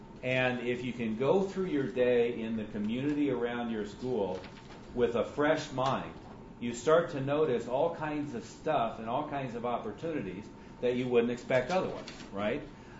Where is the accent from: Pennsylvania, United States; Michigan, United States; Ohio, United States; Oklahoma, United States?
Oklahoma, United States; Tulsa; I'm from Tulsa.